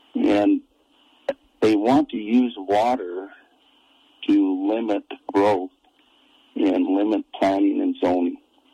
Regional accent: Glasgow, Montana, United States; I'm a water guy. I grew up in Glasgow. I have a farm and a ranch in Ballard County.

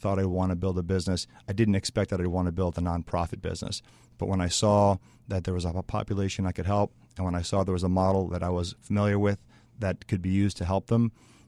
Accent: Chicago, Illinois, United States; So I'm from Chicago. The community here, the software development community here is vibrant and growing.

